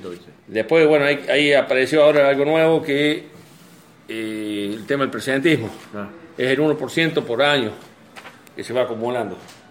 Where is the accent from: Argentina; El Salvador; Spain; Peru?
Argentina; Etruria, Córdoba; Yo soy de Etruria, mi zona, el subdelegado de La Laguna